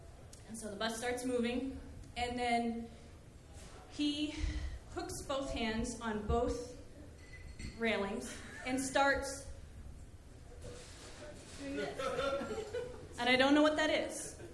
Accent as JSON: {"language": "English", "region": "East Coast", "country": "United States", "said": "And so I'm from the East Coast."}